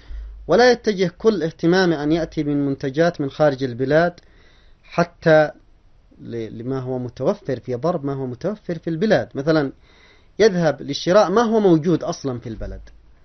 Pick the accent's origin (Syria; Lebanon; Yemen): Yemen